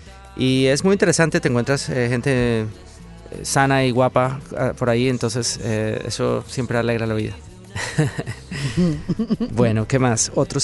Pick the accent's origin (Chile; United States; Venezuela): United States; Miami, Florida; yo soy de Miami. Llevo más de 25 años aquí, o sea que wow. He vivido en todos lados, pero esta es la ciudad definitivamente donde más he vivido